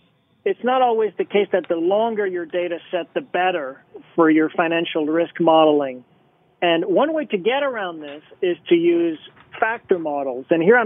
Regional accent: Canada; first language French; English is a second language; Back before the year 2000, I didn't speak much English. I grew up French-Canadian, and I interviewed with Mark for a research internship.

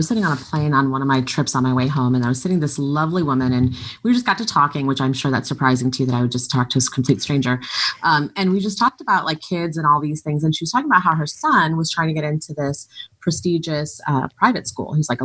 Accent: Punjab, India; born there; Those represent Punjab, which is where I was born in India.

